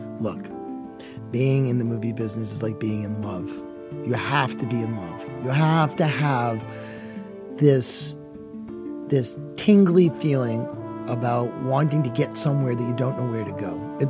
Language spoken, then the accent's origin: English; New York City, New York, United States; I grew up in New York City, Manhattan, circa 1960s. It was an interesting time.